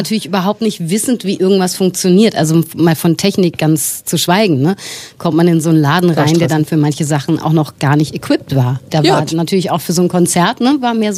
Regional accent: Berlin, Germany; ich bin Berliner, für mich ist alles Westdeutschland, auch Halle an der Saale

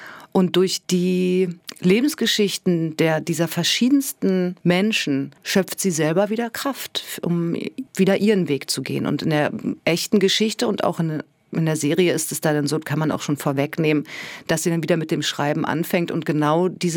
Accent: Berlin, Germany; Ich bin selber in Marzahn groß geworden als Kind, allerdings nur ein paar Jahre

